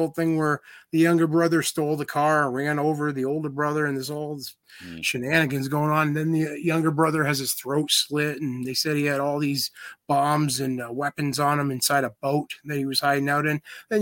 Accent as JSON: {"language": "English", "region": "Massachusetts", "country": "United States", "said": "I was watching live and I'm from Massachusetts"}